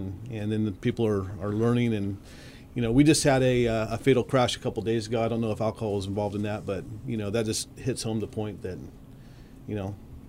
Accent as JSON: {"language": "English", "town": "Eureka", "country": "United States", "tie": "born or raised there", "said": "I know when I was a kid, I used to get on my bike, and, you know, I grew up in Eureka. I used to ride around town on my bicycle."}